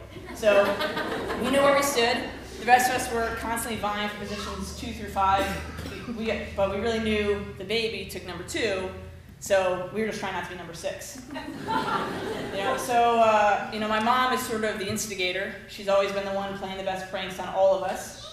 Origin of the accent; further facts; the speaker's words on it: Chicago, Illinois, United States; So I am from the south side of Chicago. I am Chicago Irish Catholic, which is basically synonymous for a big family.